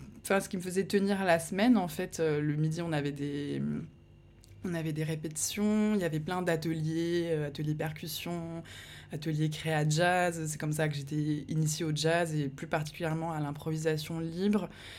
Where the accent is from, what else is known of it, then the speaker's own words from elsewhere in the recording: Carrières-sur-Seine, Île-de-France, France; also born or lived in Paris / Houilles; Bon, moi, je suis née à Paris, dans le 11e arrondissement. Mais je n'ai aucun souvenir de Paris étant petite, puisque après, mes parents ont déménagé en banlieue, dans les Yvelines, à Houille, puis Carrière-sur-Seine